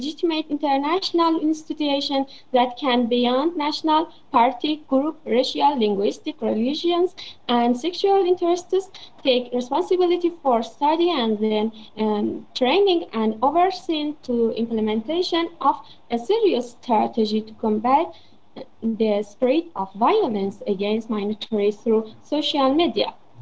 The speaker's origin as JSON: {"language": "English", "region": "Golestan", "country": "Iran", "said": "Hello dears … from Golestan Province, Turkmen Sahra in Iran."}